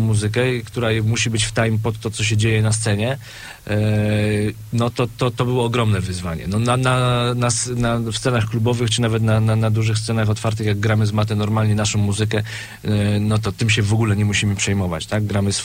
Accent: Zielona Góra, Lubusz Voivodeship, Poland; jesteśmy z Zielonej Góry i okolic

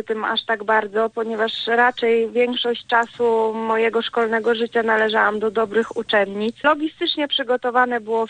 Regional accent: Zawidów, Lower Silesian Voivodeship, Poland; w Zgorzelcu, bo stamtąd pochodzę, właściwie z Zawidowa

